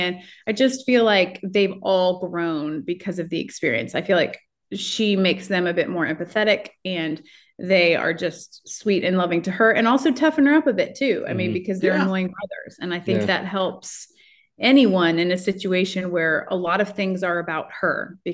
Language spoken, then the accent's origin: English; Midwest, United States; I'm from the Midwest, so I sort of get that.